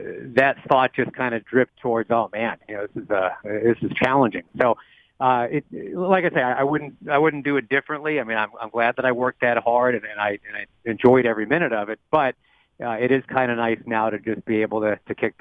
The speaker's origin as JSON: {"language": "English", "town": "Rochester", "region": "New York", "country": "United States", "tie": "born or raised there", "said": "I, you know, was doing AAA ball in my hometown of Rochester, New York, and basically got called up by the Orioles"}